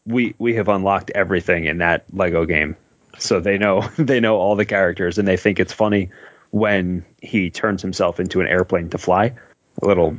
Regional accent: New Jersey, United States; Don't let the fact that I am from New Jersey fool you.

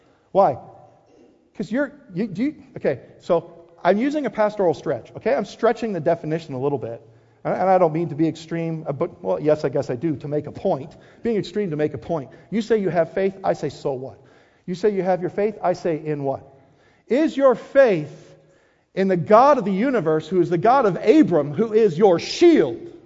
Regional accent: Wisconsin, United States; I'm a cheesehead from Wisconsin.

